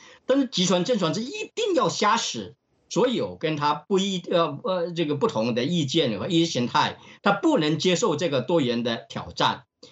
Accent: Australia; 这个Murdoch 是我们澳大利亚人，当然后来入了美国籍

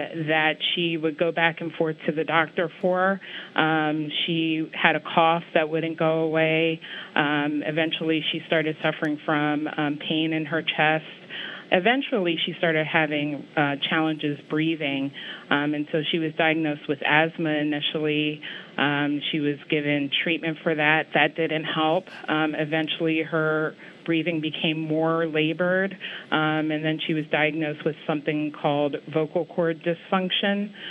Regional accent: Baltimore, Maryland, United States; We grew up in Baltimore, Maryland. My parents are from Ghana.

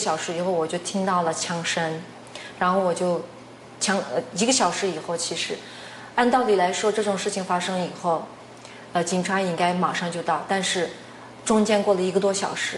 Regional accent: Xinjiang, China; born there; 我出生在东托居斯坦，我是维吾尔族。

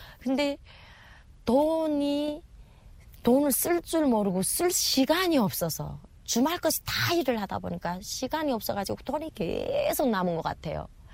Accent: North Korea; 저는 북한에서 온 사람이고 아무것도 모르니까

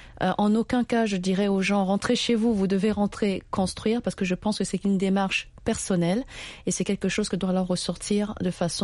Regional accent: Central African Republic; quand je dis aux gens je viens de la Centrafrique

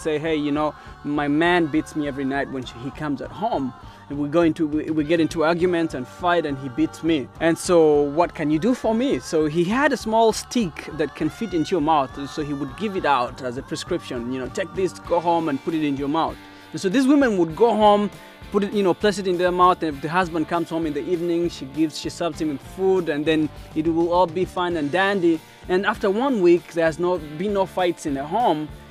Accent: Kampala, Central Region, Uganda; when I was growing up in Kampala, there used to be these doctors on the street.

